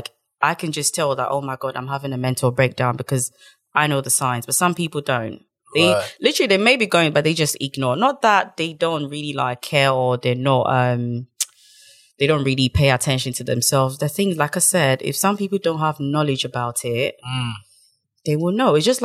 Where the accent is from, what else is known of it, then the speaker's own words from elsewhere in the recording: Ghana; Because, I mean, I'm from Ghana. I was born in Ghana. I went to school in Ghana.